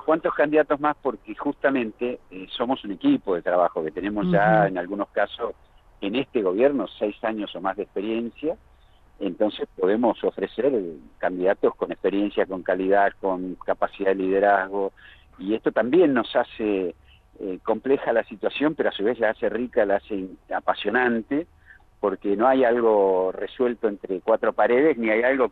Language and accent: Spanish; Argentina; Yo soy argentino, mayor de edad, no soy inhabilitado. Vivo en la provincia.